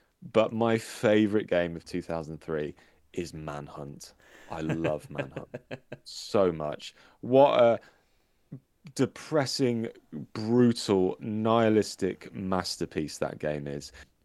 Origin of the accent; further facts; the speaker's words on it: England, United Kingdom; now in South England, United Kingdom; I live in the south, but I'm actually from the Midlands.